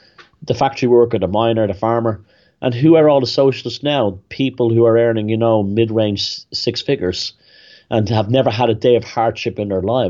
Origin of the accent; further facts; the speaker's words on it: Ireland; What's next? You're going to tell us we're not Irish? This kind of thing? Or that we're something else?